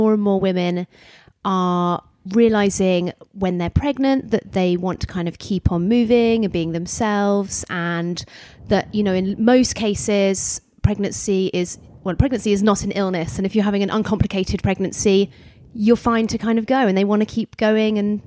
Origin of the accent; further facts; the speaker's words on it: Tunbridge Wells, South East England, United Kingdom; Yeah, so I grew up in Kent. I'm the eldest of four. So Kent, where I grew up, a town called Tunbridge Wells, it's around an hour from London, and it's kind of this pretty little town.